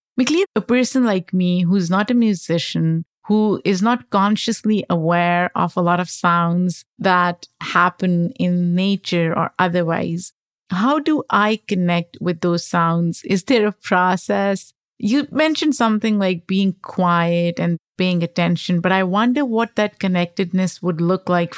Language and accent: English; Lahore, Punjab, Pakistan; I grew up in Lahore, and I can give you an example of that. It's a very crowded place. There's a lot of hustle and bustle.